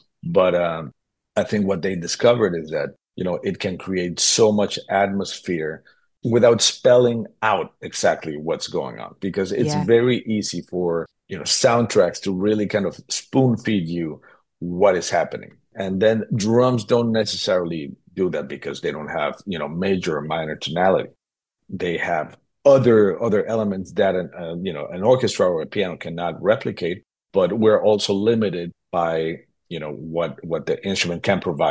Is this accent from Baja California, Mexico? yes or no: no; Mexico City, Mexico; when I was growing up in Mexico City